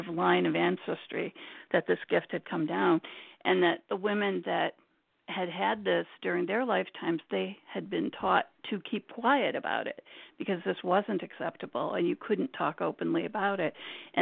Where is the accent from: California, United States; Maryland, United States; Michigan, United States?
Michigan, United States; Detroit; moved away as an adult; now in Boston, United States; And we were in Michigan, growing up around Detroit.